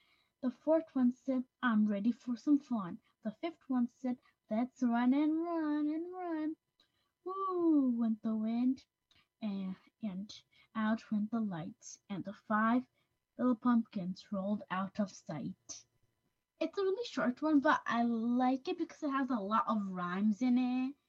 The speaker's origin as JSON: {"language": "English", "town": "Hudson", "region": "New York", "country": "United States", "said": "I'm 9 years old, and I'm also from Hudson."}